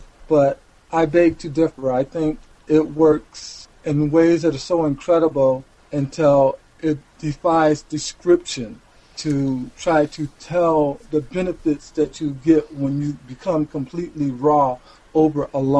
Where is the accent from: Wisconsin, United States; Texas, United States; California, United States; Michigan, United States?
Michigan, United States; Detroit; My whole family, out of my whole family that I grew up with in Detroit, out of 24 relatives, only 4 of us are still alive.